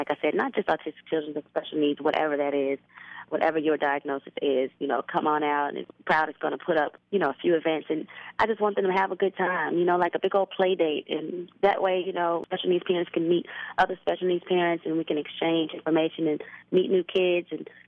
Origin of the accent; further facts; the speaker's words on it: Las Vegas, Nevada, United States; I'm definitely wanting to do some things in my hometown of Las Vegas.